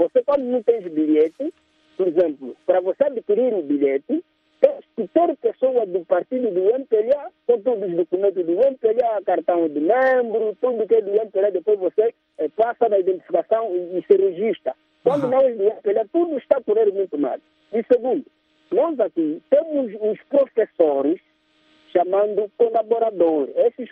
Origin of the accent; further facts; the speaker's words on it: Angola; nós só falamos só porque somos angolanos e gostamos de falar à toa.